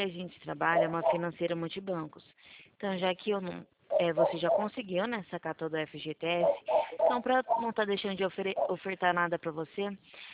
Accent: Presidente Prudente, São Paulo, Brazil; sou daqui de Prudente. Presidente Prudente.

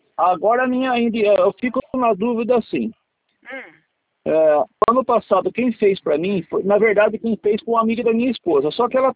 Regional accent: Araras, São Paulo, Brazil; Eu sou de Araras

